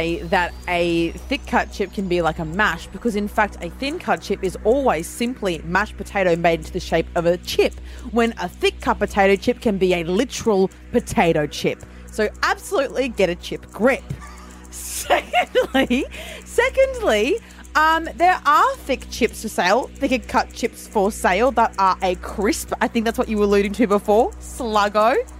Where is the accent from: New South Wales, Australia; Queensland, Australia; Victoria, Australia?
Queensland, Australia; I'm from Queensland.